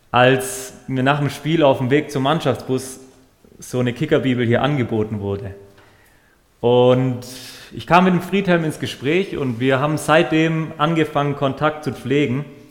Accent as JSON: {"language": "German", "town": "Stuttgart", "region": "Baden-Württemberg", "country": "Germany", "said": "nähe dem Schwäbischen Meer, wie man hier sieht, wie man bei uns in Stuttgart so schön sagt, der Bodensee."}